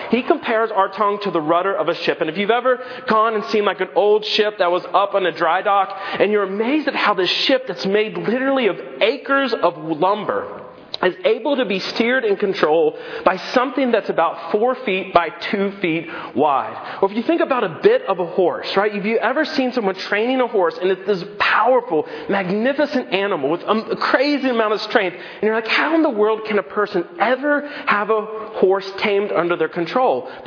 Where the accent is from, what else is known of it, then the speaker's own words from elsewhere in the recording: Virginia, United States; now in Indiana, United States; I grew up in Virginia, so 1 to 3 inches of snow and everything shuts down. So here in Indiana, it's just nothing.